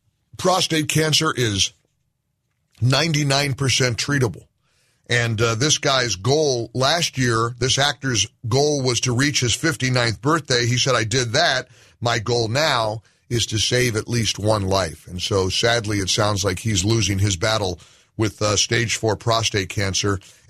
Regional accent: New York, United States; I'm a New Yorker.

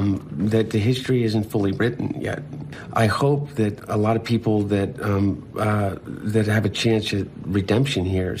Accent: United States; Because I'm really proud of being an American.

